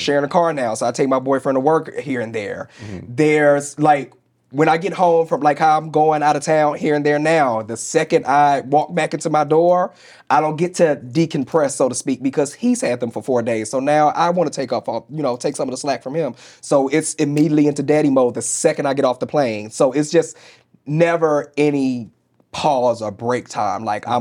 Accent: St. Louis, Missouri, United States; Also at the time, I grew up in a Bible Belt. I grew up in St. Louis, Missouri.

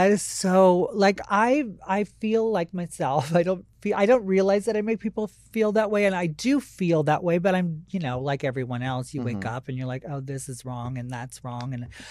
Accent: Hawaii, United States; And so I'm a local girl from Maui, and it's heartbreaking. My first job was in Lahaina.

